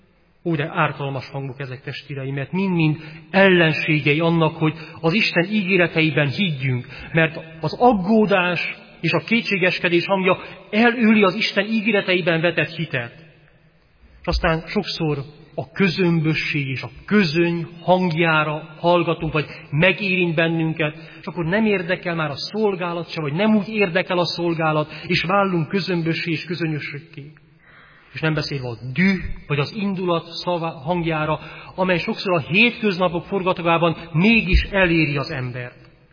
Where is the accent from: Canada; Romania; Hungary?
Romania; Zalău, Sălaj; Sokszor a kisvárosban is, ahonnan jövünk, testvéreim, Zilahon, olyan nagy a zaj